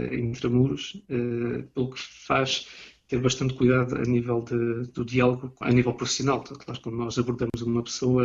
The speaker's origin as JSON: {"language": "Portuguese", "country": "Portugal", "lives_now": "France", "said": "como bom português que julgo ser"}